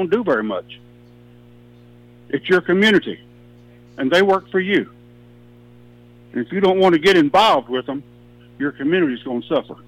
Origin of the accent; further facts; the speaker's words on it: Brady, Texas, United States; moved away; I grew up in Brady. Brady, when I left here in 1973, was a very nice community, low crime, good place to live, a lot of business. I came back home nearly 30 years later